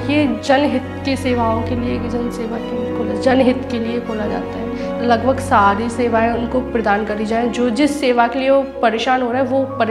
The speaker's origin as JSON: {"language": "Hindi", "region": "Madhya Pradesh", "country": "India", "tie": "born or raised there", "said": "और अभी तो ओरछा तहसील हो गई। पहले तो निवाड़ी जाना पड़ता था, अगर निवाड़ी में भी काम नहीं हो रहा तो टीकमगढ़ जाना पड़ता था"}